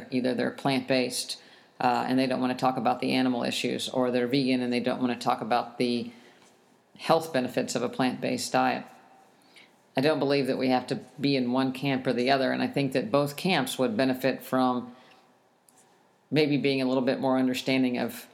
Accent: West Virginia, United States; I wasn't raised this way. I grew up in West Virginia. My family raised their own animals for meat to eat.

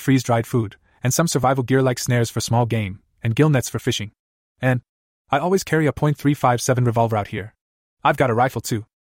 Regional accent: Texas, United States; now in Alaska, United States; I'm a Texan, born and raised.

